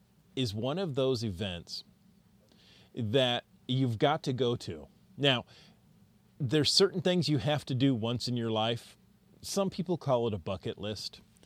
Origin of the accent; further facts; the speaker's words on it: United States; accent: American; Every time I read it, with my American accent and not my proper Norwegian accent